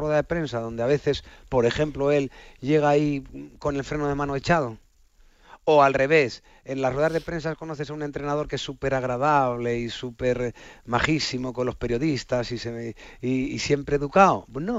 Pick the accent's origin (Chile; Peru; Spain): Spain; Puertollano, Castilla-La Mancha; que luego contara que soy de Puerto Llano